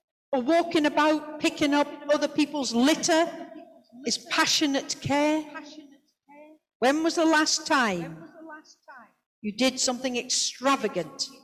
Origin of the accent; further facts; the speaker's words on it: North East England, United Kingdom; I'm a Geordie, I can say courting.